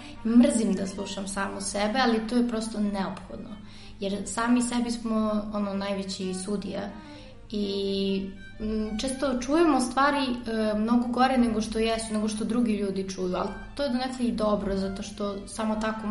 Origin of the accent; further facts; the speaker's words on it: Požarevac, Southern and Eastern Serbia, Serbia; sviram violinu, iz Požarevca sam.